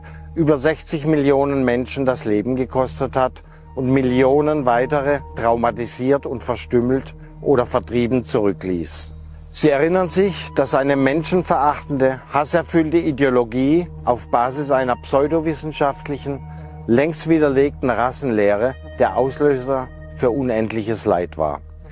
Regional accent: Pforzheim, Baden-Württemberg, Germany; am Beispiel der Geschichte meiner Heimatstadt Pforzheim

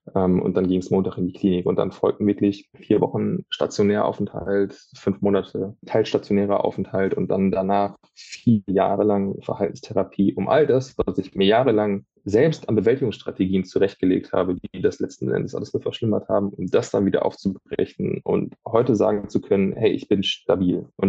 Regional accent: Rheinberg, North Rhine-Westphalia, Germany; die psychiatrische Klinik in Rheinberg, da wo ich herkomme, in meinem Heimatort.

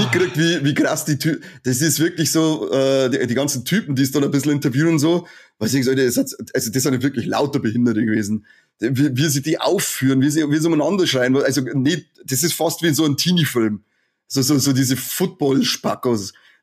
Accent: Kazakhstan; German is a second language; Bei uns in Kasachstan hat immer irgendwo was gebrennt.

